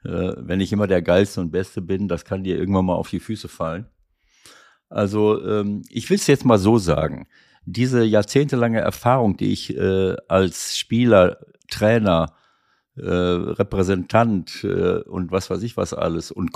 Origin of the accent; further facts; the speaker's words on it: Italy; accent: Italian; German is a second language; wenn ich schon versuche, eine Sprache zu sprechen, dann könnte ich ja versuchen, so ein bisschen meinen italienischen Akzent beiseite zu lassen.